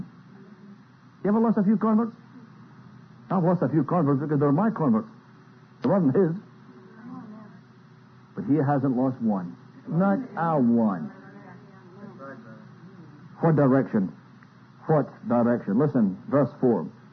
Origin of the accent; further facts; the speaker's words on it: Scotland, United Kingdom; When I was a young boy, I was brought up in Scotland.